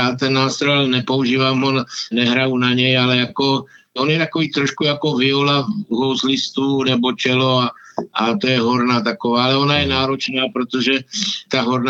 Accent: Otrokovice, Zlín Region, Czechia; a my jsme jako Otrokovice byli takový úplně

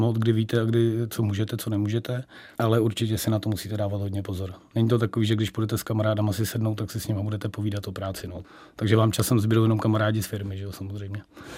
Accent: Vysočina Region, Czechia; A já jsem vyrostl na malý vesnici, jako na Vysočině, shodou okolností kousek je vojenské letiště v Náměšti nad Oslavou.

